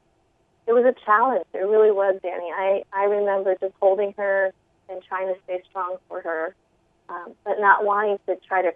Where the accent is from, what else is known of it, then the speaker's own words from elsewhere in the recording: Boulder, Colorado, United States; also born or lived in Hawaii; I was really one of the few Asians at the time growing up in Boulder, so it was a predominantly Caucasian environment. I did spend, however, kindergarten in Hawaii